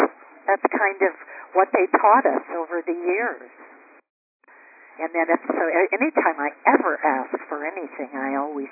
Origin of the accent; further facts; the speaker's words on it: Iowa, United States; I grew up in Iowa